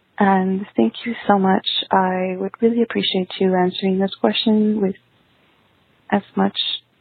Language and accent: English; Texas, United States; I am from Texas. I am 24 years old. I am a Latina, first generation Latina, and I'm also a creative.